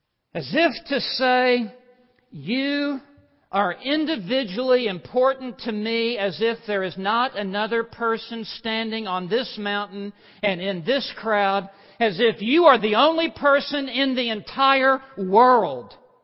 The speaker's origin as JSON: {"language": "English", "town": "St. Petersburg", "region": "Saint Petersburg", "country": "Russia", "second_language": "English", "moved": "yes", "lives_now": "United States", "said": "And she moved to America. And she moved to Alabama. And so I came from St. Petersburg, Russia, to Alabama."}